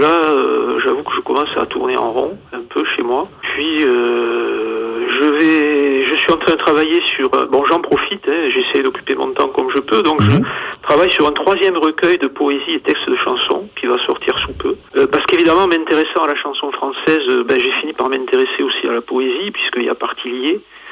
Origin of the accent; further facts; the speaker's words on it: Castelsarrasin, Occitanie, France; accent: mix of Castelsarrasin and Bordeaux accent; now in Bordeaux, France; Alors c'est pas tout à fait l'accent bordelais que j'ai, c'est un mix entre l'accent de Castelsarrasin et l'accent bordelais, parce qu'en fait je suis de Castelsarrasin.